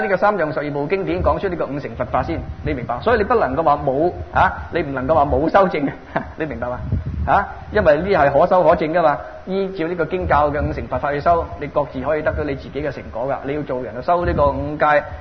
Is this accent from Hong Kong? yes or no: yes; Hong Kong; 譬如说我们是香港来、啊啊、这个、喝惯很漂亮的茶